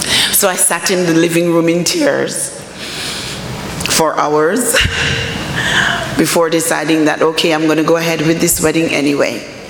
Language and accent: English; London, United Kingdom; also born or lived in Jamaica; I grew up in London. I was born in Jamaica